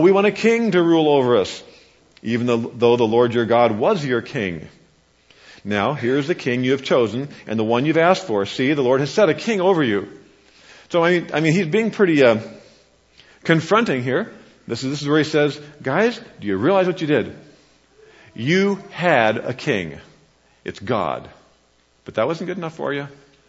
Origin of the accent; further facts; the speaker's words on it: Kansas, United States; which is pretty much like it is when I grew up in Kansas.